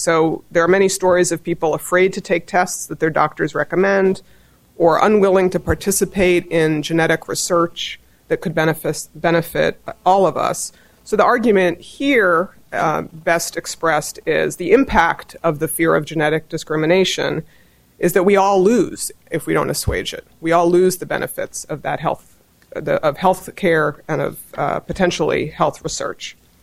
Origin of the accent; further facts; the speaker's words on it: Massachusetts, United States; now in Washington, United States; I grew up in Massachusetts, and having lived in D.C. for 15 years